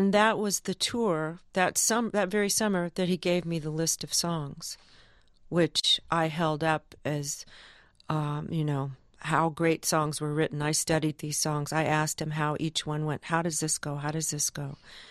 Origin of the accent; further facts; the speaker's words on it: California, United States; But I grew up in Southern California with my mother.